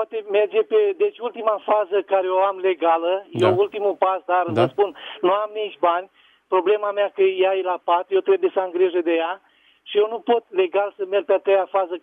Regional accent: Botoșani, Botoșani County, Romania; Eu sunt din Botoșan și am o problemă

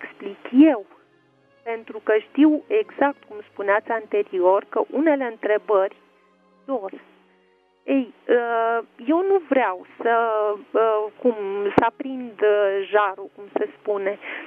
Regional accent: Sibiu, Sibiu County, Romania; born there; also born or lived in Bucharest; Ei, de ca origine, sunt din Botoșani, eu m-am născut în Sibiu. Am trăit 20 și ceva de ani în București, dar dorința mea din totdeauna, de când am trăit în București, a fost să mă reîntorc pe meleagurile natale.

